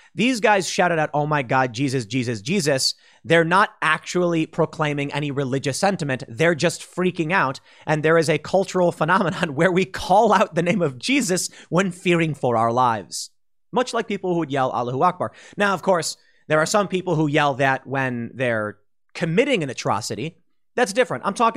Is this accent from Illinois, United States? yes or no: yes; Chicago, Illinois, United States; I've experienced conflict and crisis. I grew up in Chicago.